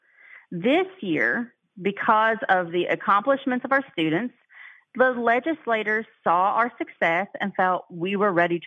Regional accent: Olive Hill, Kentucky, United States; Well, I'm from Olive Hill, Kentucky, originally, and I've lived here in Morehead most of my adult life.

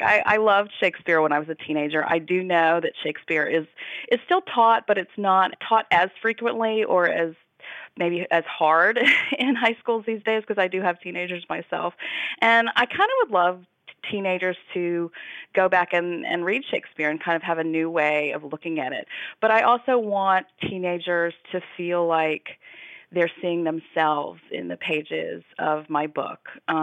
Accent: Kentucky, United States; a kind of gritty underbelly in my home state of Kentucky, meth addiction and abuse.

